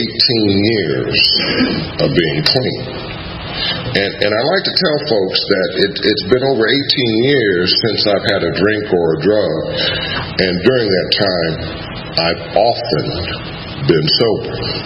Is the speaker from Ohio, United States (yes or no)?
yes; Cleveland, Ohio, United States; born there; I'm an only child. I was born in Cleveland, Ohio.